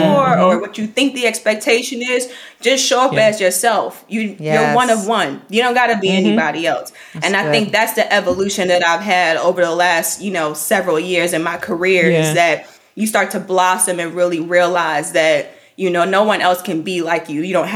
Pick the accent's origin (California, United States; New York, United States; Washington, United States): New York, United States; Brooklyn; I'm from Brooklyn and I'm really from around the way. Like I'm from Flatbush